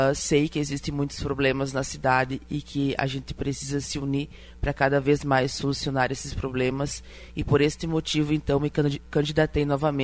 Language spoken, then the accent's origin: Portuguese; Trento Portela, Brazil; born there; eu tenho 24 anos, nasci em Trento Portela